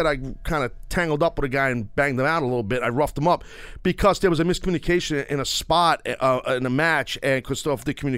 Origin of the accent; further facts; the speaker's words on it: United States; I'm American.